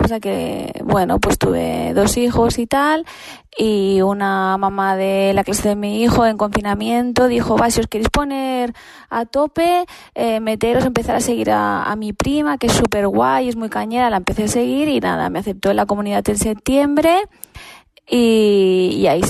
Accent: Barcelona, Catalonia, Spain; now in Barberà del Vallès, Spain; Vivo aquí en Barberá, aunque soy de Barcelona

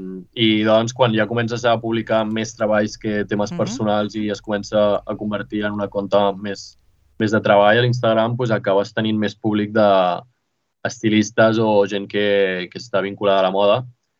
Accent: Cerdanyola del Vallès, Catalonia, Spain; soc de Cerdanyola del Vallès, tinc 22 anys

